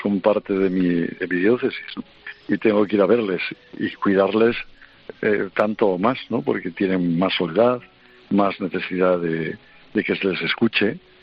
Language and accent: Spanish; Santander, Cantabria, Spain; yo soy de Santander